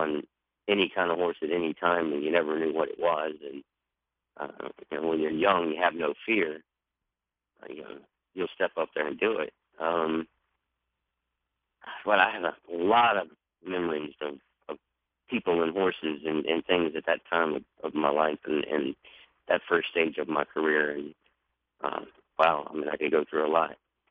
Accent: Texas, United States; Well, I mean, I grew up in Texas, so it didn't take me long to take to the saddle.

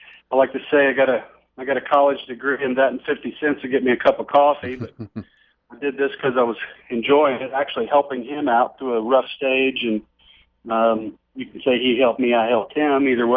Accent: Lexington, Kentucky, United States; also born or lived in Fort Chaffee, United States; No, I'm from Lexington.

